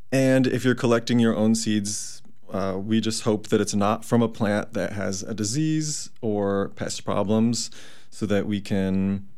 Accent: Omaha, Nebraska, United States; I'm originally from Nebraska, but probably the least Nebraska part of Nebraska, Omaha, where it's the most hilly and most populous.

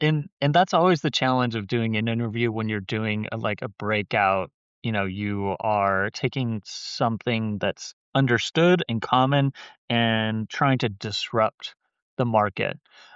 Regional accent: United States; So I think having a solution for, you know, other languages, it's weird as an American. You know, we are so soaked in our own language

